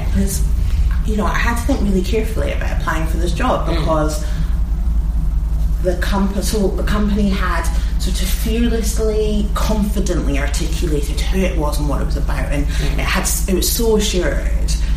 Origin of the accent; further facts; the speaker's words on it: Edinburgh, Scotland, United Kingdom; So where are you from? I'm from Edinburgh.